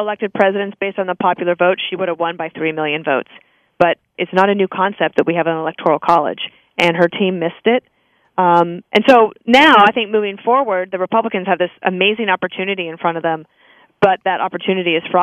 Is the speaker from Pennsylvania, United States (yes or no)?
no; Wyoming, United States; also born or lived in Washington, D.C.; now in New York, United States; I grew up in Wyoming, spent a lot of time in Washington, D.C., never thought I would live in Manhattan